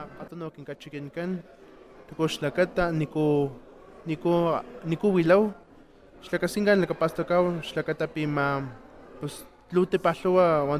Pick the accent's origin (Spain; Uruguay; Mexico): Mexico; Puebla; first language Totonac; Spanish is a second language